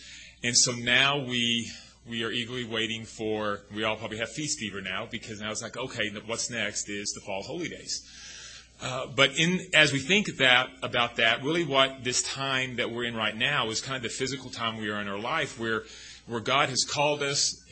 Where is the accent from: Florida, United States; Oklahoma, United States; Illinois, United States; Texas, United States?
Texas, United States; Being born and raised in Texas, being a true Texan, we kind of think of Colorado as just an extension of Texas at times.